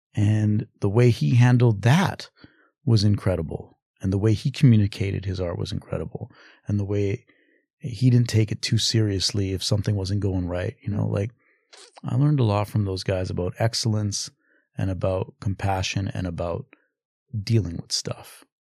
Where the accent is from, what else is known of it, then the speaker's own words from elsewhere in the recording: Western Canada, Canada; But like I grew up in Western Canada.